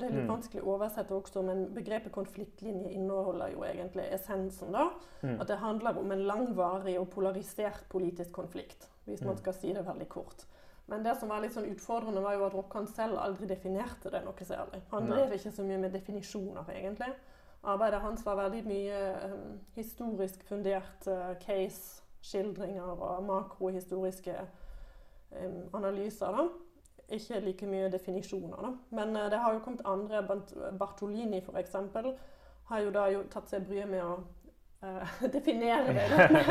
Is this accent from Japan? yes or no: no; Germany; Norwegian is a second language; now in Norway; Som tysker, jeg kom her, jeg skjønte ingenting. Hvorfor krangler de om nynorsk?